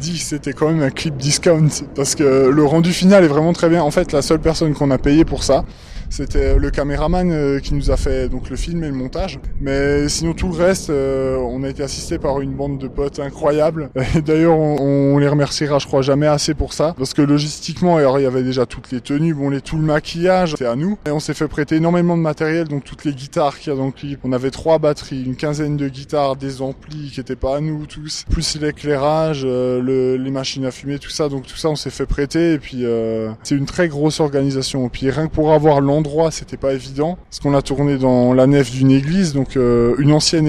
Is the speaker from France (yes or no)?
yes; Grand Est, France; on peut le trouver dans quelques boutiques par chez nous en Alsace